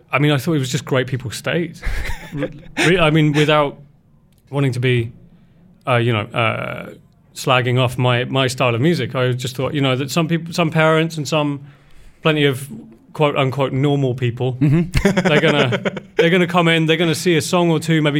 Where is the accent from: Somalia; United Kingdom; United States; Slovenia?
United Kingdom; England; So I'm English, so I don't have a particularly happy face